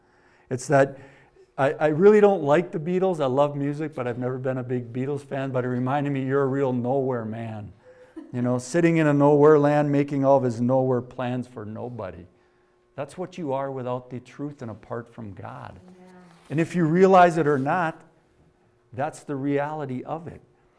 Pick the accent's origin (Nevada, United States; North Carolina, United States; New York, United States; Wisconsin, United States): Wisconsin, United States; I'm from Wisconsin, so it's a complicated word. It doesn't end in Owak or ski, so I really struggle with it.